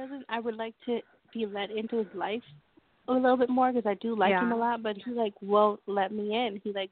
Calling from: New York, United States; I'm calling from New York.

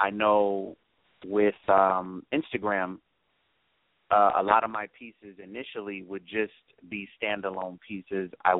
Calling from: Brooklyn, New York, United States; Brooklyn, New York.

